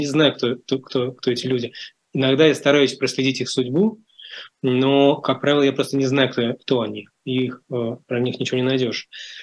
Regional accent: Russia; also born or lived in Soviet Union; Мы родились в Советском Союзе, страны, которой, слава богу, уже нет. И в то же время мы взрослели в стране, которая только-только начиналась, в России.

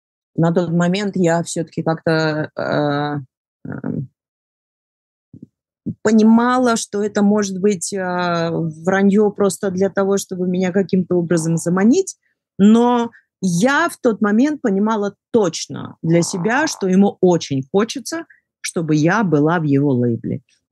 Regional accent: United States; Я приехала из Соединенных Штатов, будучи гражданкой, которую непосредственно интересует все, что творится в моей собственной стране.

